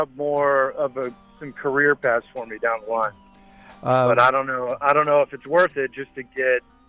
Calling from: Nashville, Tennessee, United States; I'm calling from Nashville.

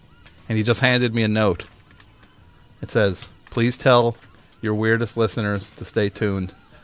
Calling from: Gainesville, Florida, United States; I'm calling from Gainesville, Florida.

